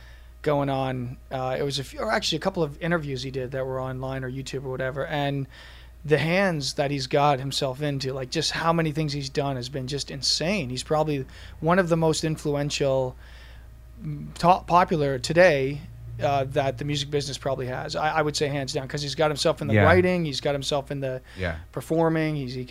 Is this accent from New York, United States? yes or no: yes; New York, United States; Listen, I'm from New York, so if you're going to go, you're going to go.